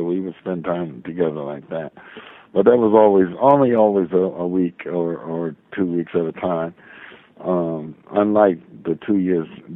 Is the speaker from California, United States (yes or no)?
no; Portsmouth, Virginia, United States; born there; I was born in Portsmouth, Virginia, which is only like 60 miles from Richmond.